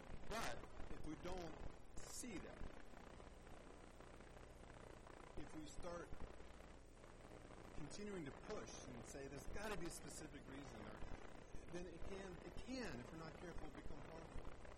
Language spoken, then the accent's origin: English; Ohio, United States; Growing up in Ohio, we had Ida Mae Wilson.